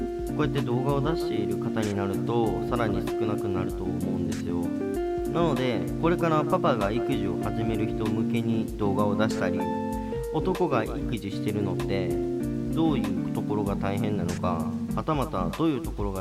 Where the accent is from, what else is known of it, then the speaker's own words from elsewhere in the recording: Kansai, Japan; 僕が関西、妻が関東の出身です。